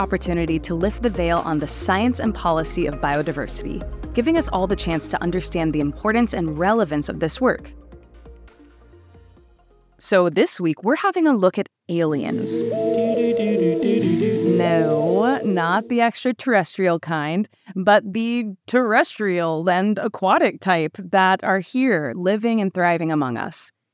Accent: Florida, United States; I grew up in Florida where we have several introduced python species

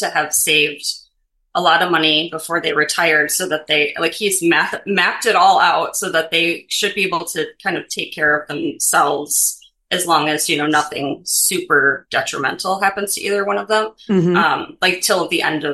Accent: Wisconsin, United States; now in Chicago, United States; I am from Wisconsin originally. I currently reside in Chicago, Illinois.

